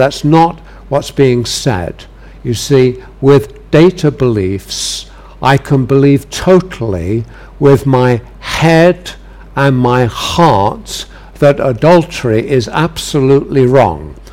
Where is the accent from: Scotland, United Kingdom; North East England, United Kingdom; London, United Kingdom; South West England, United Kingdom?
London, United Kingdom; I'm a Londoner, and we grew up not having a car, and I basically lived on the London Underground.